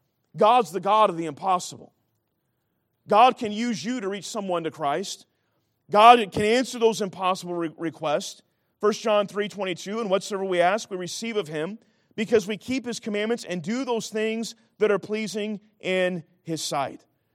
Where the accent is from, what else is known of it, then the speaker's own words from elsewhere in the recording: California, United States; now in North Carolina, United States; I came from California. I came to North Carolina.